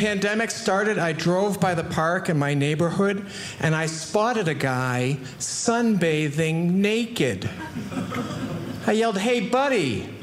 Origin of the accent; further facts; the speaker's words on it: Boston, Massachusetts, United States; now in Los Angeles, United States; So I'm from Boston originally, but I live in Los Angeles now